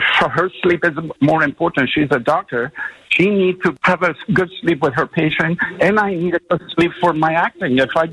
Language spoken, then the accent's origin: English; Afghanistan; now in United States; I was born and raised in Afghanistan.